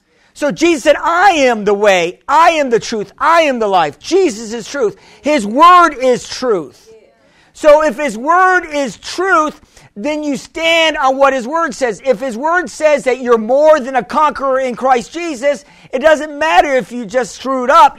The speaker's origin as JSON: {"language": "English", "country": "United States", "said": "And I said, I'm American. I speak no Spanish."}